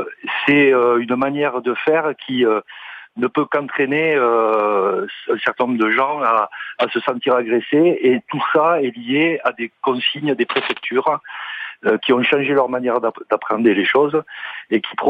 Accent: Toulouse, Occitanie, France; Donc je suis de Toulouse

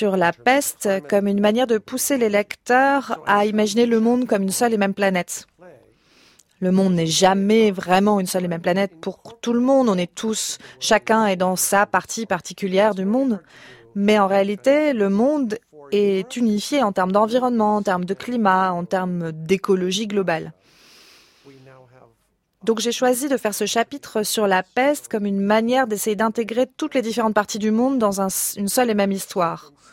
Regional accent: Canada; J'ai grandi au Canada, j'avais voyagé en Europe, mais je n'avais eu aucune expérience de l'Asie.

